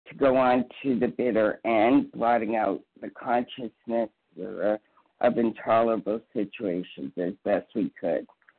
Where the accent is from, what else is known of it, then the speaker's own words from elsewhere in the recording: New Hampshire, United States; I'm from New Hampshire